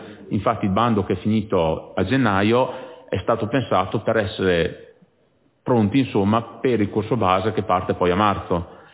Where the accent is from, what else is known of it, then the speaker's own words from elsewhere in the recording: Rovereto, Trentino-Alto Adige, Italy; tanto siamo tutti di Rovereto